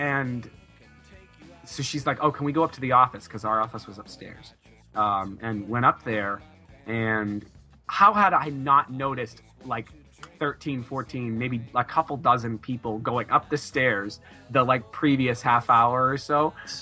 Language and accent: English; Massachusetts, United States; Of all the words that we drop the R's of when we're from Massachusetts